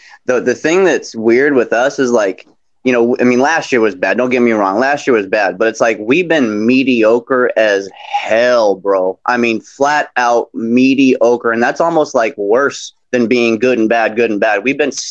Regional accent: Seattle, Washington, United States; now in Ketchikan, United States; I was born and raised in Seattle, and I got an older brother.

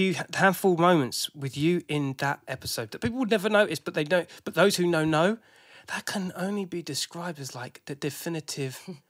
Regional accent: South East England, United Kingdom; now in London, United Kingdom; that was my childhood when I come through from Sussex into you guys.

